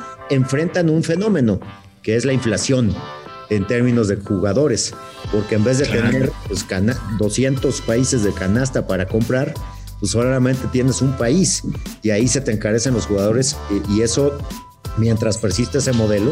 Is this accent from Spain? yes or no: no; Mexico City, Mexico; Yo como chilango asumo que es con queso